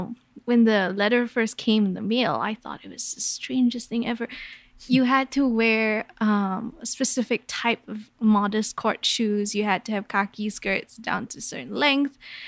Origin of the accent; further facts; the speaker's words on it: Kuala Lumpur, Malaysia; So I grew up in Kuala Lumpur, Malaysia